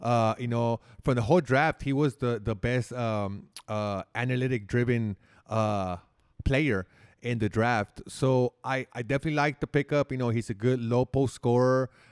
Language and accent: English; Houston, Texas, United States; Another surprise was here in my hometown, Houston Rockets, making a trade